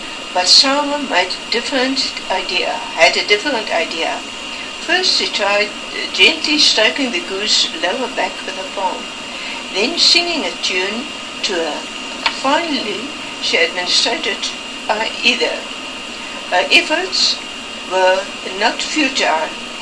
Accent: Vredendal, Western Cape, South Africa; I was born on the West Coast, small little town named Fredendal. It's during the last days it was fairly a big place nowadays, but in my days it was a very small school.

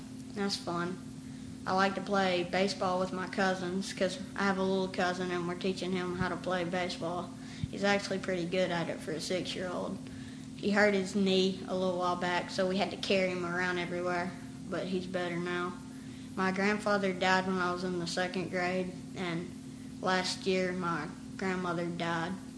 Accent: Auburn, Alabama, United States; also born or lived in Columbus, United States; I was born in Columbus, Georgia, but I've always lived here in Auburn.

